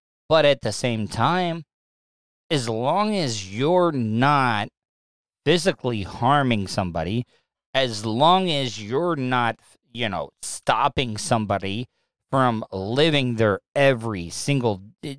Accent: the South, United States; Me being a Southerner, I don't get it.

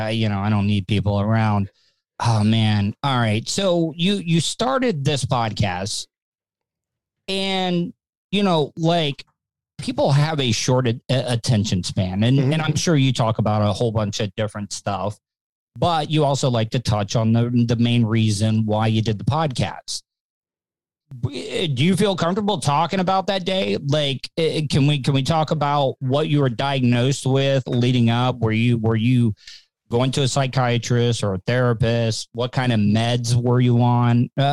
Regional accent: the South, United States; Growing up in the South, like if you were depressed or you were having mental issues or had ADHD and stuff, you couldn't go to your parents for that.

